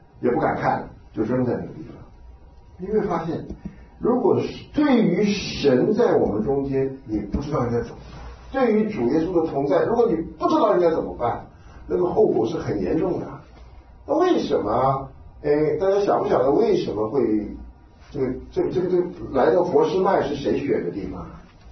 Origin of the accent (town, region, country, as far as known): Taiwan